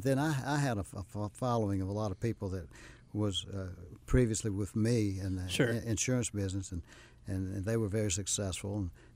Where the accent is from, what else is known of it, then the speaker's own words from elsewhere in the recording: Rock Hill, South Carolina, United States; now in Charlotte, United States; I grew up in Rock Hill.